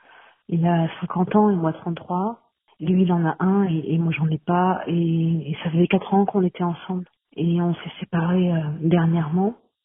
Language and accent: French; Roubaix, Hauts-de-France, France; je viens de Roubaix, j'ai 33 ans